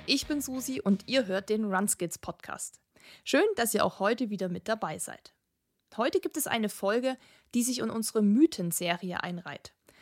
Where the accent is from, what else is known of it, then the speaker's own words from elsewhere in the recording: Kochel am See, Bavaria, Germany; Wir kommen ja aus Kochel am See. Also auch südlich, auch bergig, auch viele Seen.